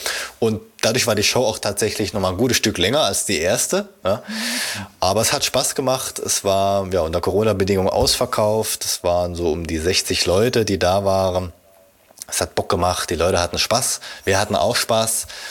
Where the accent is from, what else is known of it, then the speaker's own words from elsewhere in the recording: Swabia, Germany; born there; Also ich als gebürtiger Schwabe darf da natürlich nichts sagen